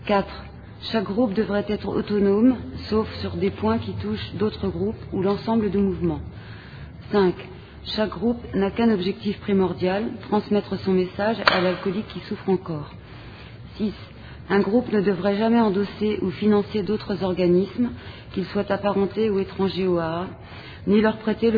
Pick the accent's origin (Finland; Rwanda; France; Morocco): France; Paris, Île-de-France; je suis alcoolique et je viens de Paris.